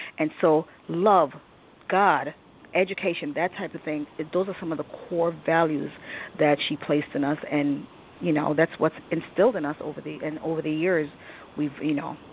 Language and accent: English; Jamaica; So I enjoyed growing up in Jamaica.